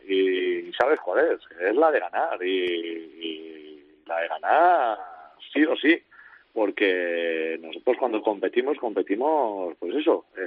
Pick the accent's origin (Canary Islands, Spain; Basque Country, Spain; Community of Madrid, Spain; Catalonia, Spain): Basque Country, Spain; Orio; yo soy de Orio, soy de La Real